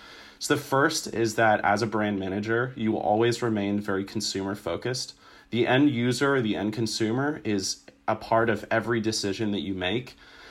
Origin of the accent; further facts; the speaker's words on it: Minneapolis, Minnesota, United States; So I grew up in Minneapolis. My family's originally from England and we traveled a little bit when I was much younger. I call Minneapolis my home